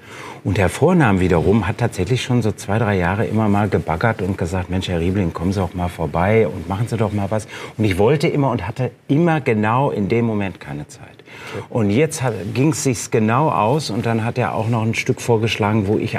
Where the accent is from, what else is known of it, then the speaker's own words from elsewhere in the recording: North Rhine-Westphalia, Germany; naja, sieht ein bisschen aus wie meine Heimat, so Gelsenkirchen oder Bochum